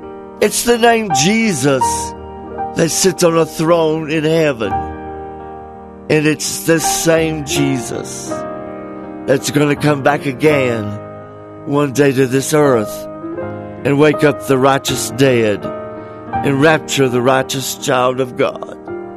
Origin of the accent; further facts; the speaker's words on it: North Carolina, United States; Wilkes County, my hometown, has tons of churches.